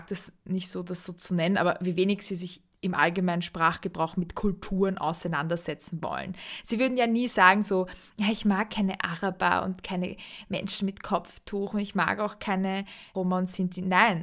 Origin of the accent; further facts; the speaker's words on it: Vienna, Austria; Ich als Wienerin, als gebürtige Donaustädterin, bin ehrlich gesagt ziemlich froh